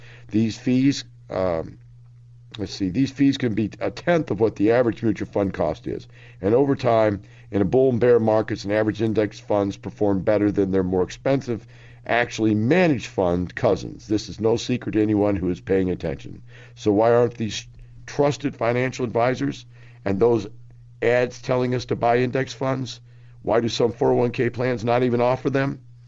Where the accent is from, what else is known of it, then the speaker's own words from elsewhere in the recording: Houston, Texas, United States; now in Boston, United States; I'm from Houston originally, 28 years old, and renting in the Boston area.